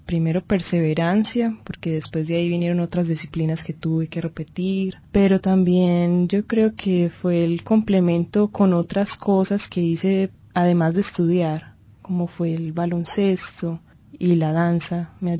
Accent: Medellín, Antioquia, Colombia; born there; yo nací en Medellín y no tenía un contacto muy directo con el campo

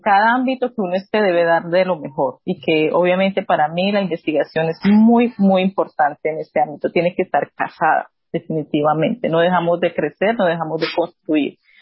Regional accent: Tocaima, Cundinamarca, Colombia; No soy de Tocaima, Cundinamarca, un pueblo.

